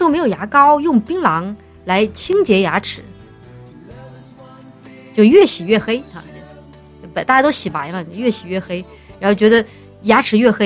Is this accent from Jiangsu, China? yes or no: no; Hunan, China; 我是湖南人啊，半个湖南人。我爸是那边的，我妈是那边的，我爸是重庆这边的，所以是混血，混血姨，混血儿，